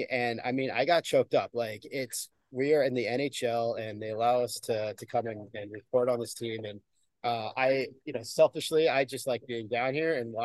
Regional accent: Seattle, Washington, United States; we'd go and be like, hey, we're from Seattle.

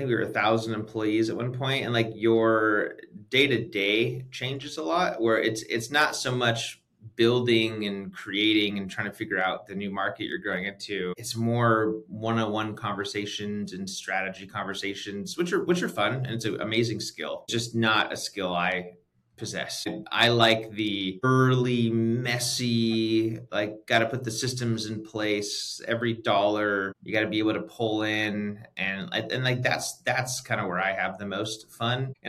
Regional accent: California, United States; So I'm originally from California. I'm one of those who was born and raised here and just have never left.

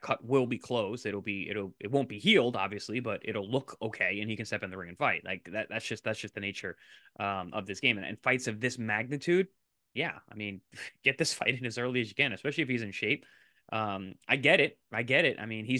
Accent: New York, United States; I came up from New York and we spar hard.

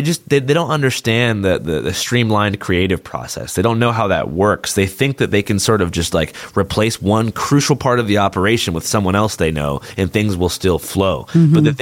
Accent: Seattle, Washington, United States; growing up in Seattle, kind of in a progressive bubble, I didn't really understand the mentality of a lot of conservative people until I went to school in the South.

